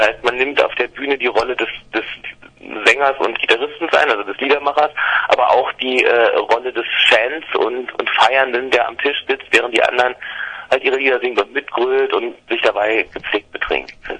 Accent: Berlin, Germany; Ich komme aus Berlin, ich komme aus West-Berlin sogar. Das muss ich mal betonen. Davon gibt es nur noch ganz wenige hier. Ich komme aus Berlin, ich lebe in Berlin und ja, war auch noch nie woanders.

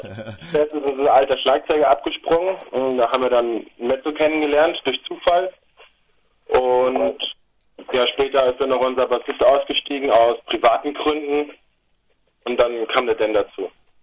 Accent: Frankfurt am Main, Hesse, Germany; Ich komme aus Frankfurt am Main.

